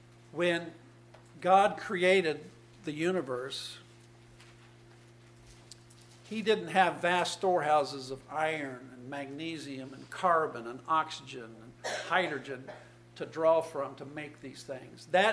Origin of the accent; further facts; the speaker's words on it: Indianapolis, Indiana, United States; born there; I'm so thankful that I was born in Indianapolis, Indiana in the year 1951, because I was born into the lap of luxury here in the United States of America.